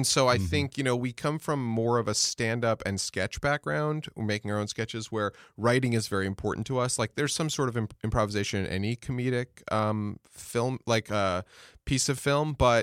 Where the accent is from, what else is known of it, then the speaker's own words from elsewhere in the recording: New York, United States; also born or lived in Nashville; now in Los Angeles, United States; And I grew up in New York. I was born in the city, mostly lived in the suburbs outside, and I went to school in Nashville, and then I just wanted to work in the film industry, so I just drove out here after college